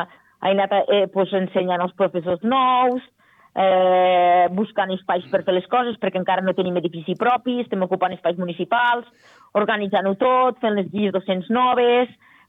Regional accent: Lleida, Catalonia, Spain; com a bona lleidatana que sóc, perquè jo m'estimo molt les Terres de Lleida

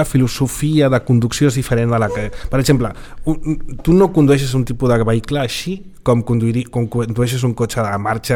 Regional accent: Barcelona, Catalonia, Spain; els que som natius de Barcelona, de fet evitem sempre

